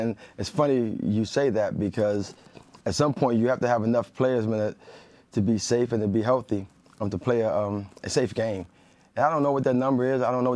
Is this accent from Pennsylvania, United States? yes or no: no; Maryland, United States; Listen, I'm a Maryland dude, man. I'm from Maryland.